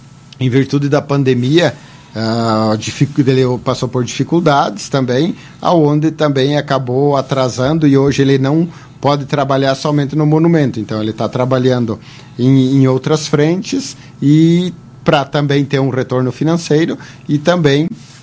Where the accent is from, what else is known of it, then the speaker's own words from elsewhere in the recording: Barracão, Rio Grande do Sul, Brazil; eu não sou de Lagoa Vermelha, eu sou natural de Barracão, e quando eu nasci, Barracão já era município, né? Então sou filho de Barracão.